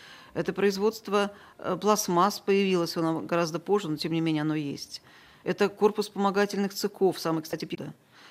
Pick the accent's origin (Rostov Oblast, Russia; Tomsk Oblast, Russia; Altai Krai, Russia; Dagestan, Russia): Tomsk Oblast, Russia; Tomsk; born there; Нет, я родилась в Томске